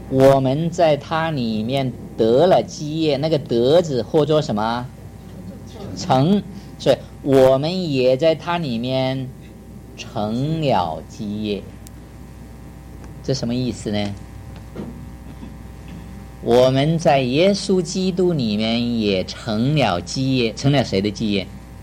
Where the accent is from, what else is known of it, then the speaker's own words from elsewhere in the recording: China; 特别是在我们中国人的心灵呢